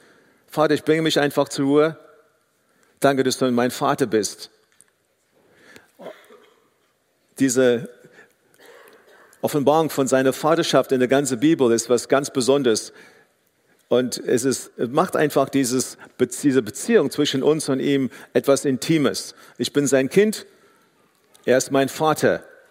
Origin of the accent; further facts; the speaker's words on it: South Africa; So, ich bin in Südafrika aufgewachsen